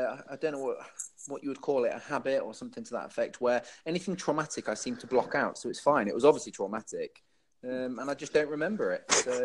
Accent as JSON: {"language": "English", "region": "England", "country": "United Kingdom", "said": "I've played, as an English player, I've probably played for, me and a few other people have played for some of the most amount of teams, if that makes sense, in the UK."}